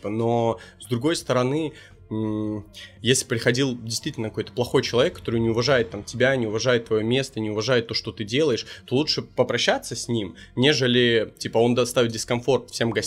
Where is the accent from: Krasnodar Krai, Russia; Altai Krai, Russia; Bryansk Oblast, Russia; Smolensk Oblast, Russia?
Smolensk Oblast, Russia; Smolensk; Ну, типа, я чувак из Смоленска